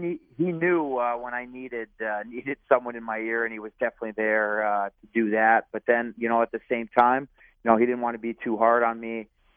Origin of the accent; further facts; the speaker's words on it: Chicago, Illinois, United States; growing up, it was a lot, you know, in the Midwest as far as, you know, growing up in Chicago and, it's travel teams.